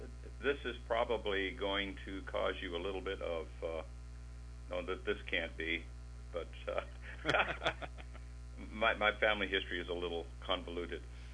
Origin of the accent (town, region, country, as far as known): Toronto, Ontario, Canada; born or raised there; also born or lived in England